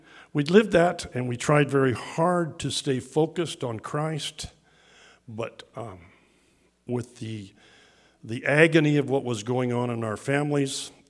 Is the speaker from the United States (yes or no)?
no; Ireland; I'm an Irishman and I love to tell stories.